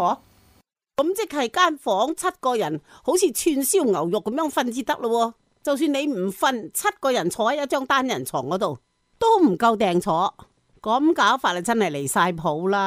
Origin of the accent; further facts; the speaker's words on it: Hong Kong; 有啲大陆人啊，仲离谱，话我哋香港人系乞衣、啊